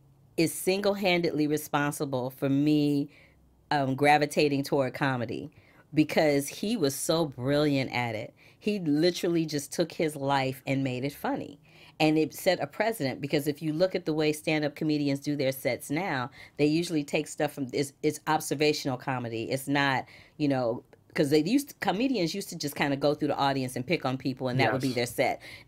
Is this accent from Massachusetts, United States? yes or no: no; St. Louis, Missouri, United States; because I'm from St. Louis, Missouri. And in St. Louis, when I was growing up, we had one radio station and they played everything.